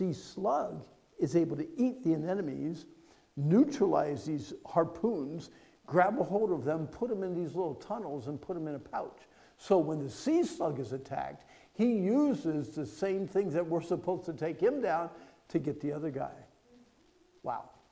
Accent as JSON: {"language": "English", "region": "Pennsylvania", "country": "United States", "tie": "born or raised there", "said": "I grew up again in Pennsylvania, and one of my jobs is I would help the sheep shear. I worked on a farm."}